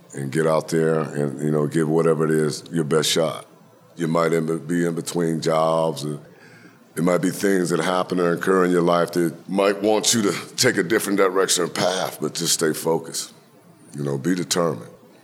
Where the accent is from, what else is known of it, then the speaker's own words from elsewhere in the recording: United States; I grew up in the Point Breeze area.